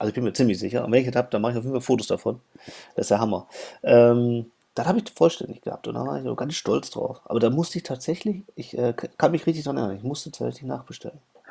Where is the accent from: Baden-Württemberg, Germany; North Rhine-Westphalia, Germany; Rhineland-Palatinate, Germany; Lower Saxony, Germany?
North Rhine-Westphalia, Germany; Mülheim an der Ruhr; ich bin ja in Mülheim groß geworden. Also ich bin ja Mülheimer.